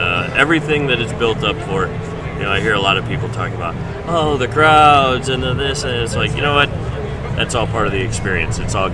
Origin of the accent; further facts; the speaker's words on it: Detroit, Michigan, United States; I came out from Detroit in February of this year for the Nickelodeon intern program.